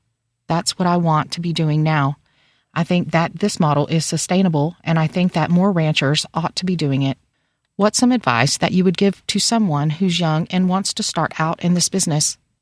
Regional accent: Midland, United States; I'm proud to say that I'm from Midland. I'm proud to raise my kids here.

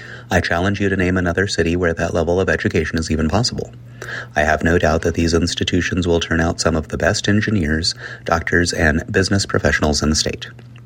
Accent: Midland, Texas, United States; The key is getting back up, a skill I learned growing up in Midland.

